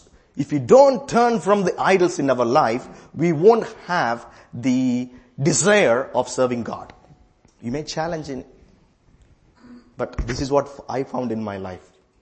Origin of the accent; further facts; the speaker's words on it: India; English is a second language; moved away as an adult; I am from India. So I came to this country 2015. When I came, I was a middle class Indian man.